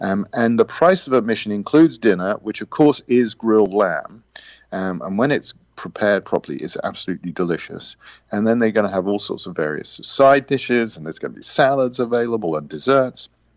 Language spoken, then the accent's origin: English; England, United Kingdom; now in United States; Yes, sort of growing up in England, of course, I had an unfair advantage on you Americans because we regularly ate lamb either from England or Wales or Scotland or from Australia and New Zealand.